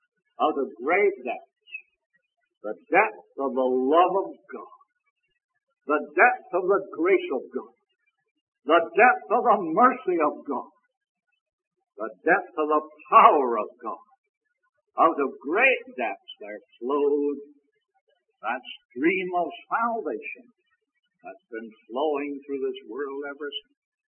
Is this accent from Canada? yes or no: yes; Canada; The city where I was born and reared in Canada, the entire water supply came from artesian wells under the city there.